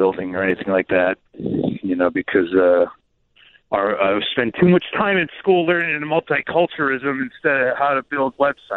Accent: Rosemont, Illinois, United States; I'm from Rosemont, Illinois

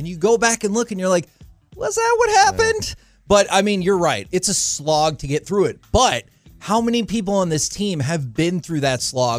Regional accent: Garland, Texas, United States; Since I grew up in Garland, Mesquite Rodeo is a humongous thing.

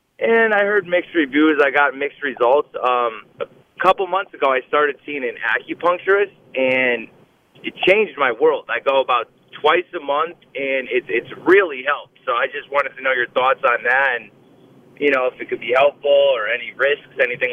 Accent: Shelton, Connecticut, United States; I'm actually from Shelton.

